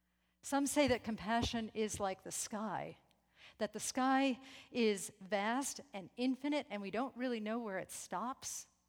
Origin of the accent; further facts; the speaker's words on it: New York, United States; And, you know, we're like from New York and everything, and therefore incredibly wild and sophisticated.